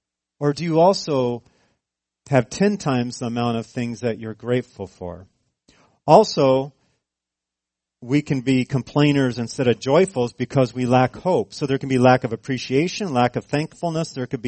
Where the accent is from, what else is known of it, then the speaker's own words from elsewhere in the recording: California, United States; Now, I'm from California